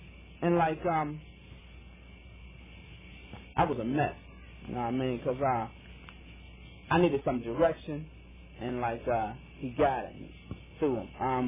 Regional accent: Pittsburgh, Pennsylvania, United States; now in Erie, United States; I'm originally from Pittsburgh

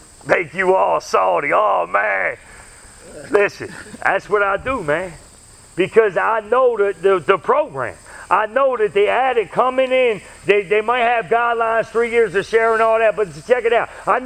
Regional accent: Baltimore, Maryland, United States; I'm from Baltimore.

